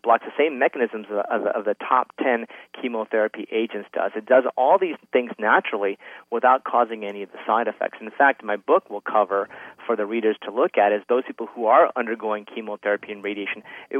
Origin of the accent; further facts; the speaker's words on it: New Mexico, United States; I'm from New Mexico, so and I think it kind of represents most of the United States.